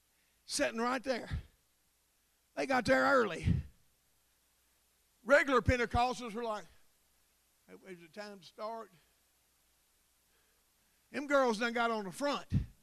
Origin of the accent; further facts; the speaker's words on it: Longview, Texas, United States; You're from Houston, I'm from Longview, amen.